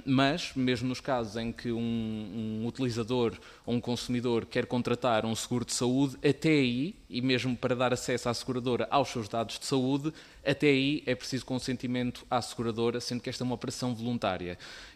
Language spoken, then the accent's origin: Portuguese; Porto, Portugal; eu sou do Porto